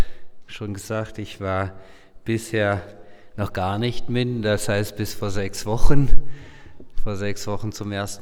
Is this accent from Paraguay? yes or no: yes; Chaco, Paraguay; first language Low German; German is a second language; moved away as an adult; now in Switzerland; sind nach Paraguay ausgewandert in den Gran Chaco, wo ich aufgewachsen bin. Plattdeutsch als Muttersprache, Deutsch haben wir gehabt in der Schule. Ich bin mit 25 und halb bin in die Schweiz gekommen, zum ersten Mal nach Europa